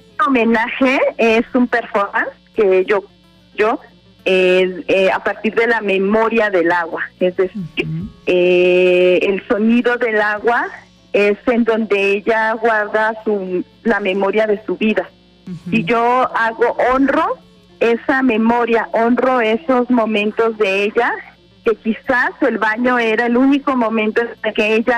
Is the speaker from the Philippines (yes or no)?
no; Morelia, Michoacán, Mexico; Somos de Morelia, Michoacán, uh-huh, y somos tres bailarinas, tres coreógrafas que hemos estado presentes pues a lo largo de nuestros, ya todos tenemos 50 años